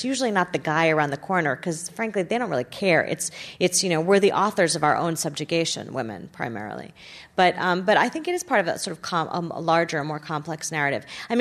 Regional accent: New Jersey, United States; I grew up in New Jersey, and all the daddies got off the train.

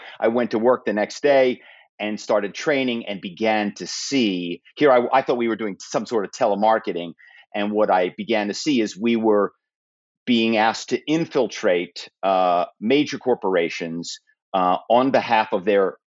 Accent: Philadelphia, Pennsylvania, United States; You know, I was a young guy. I grew up in Philadelphia, and my family is very well known in the automobile business.

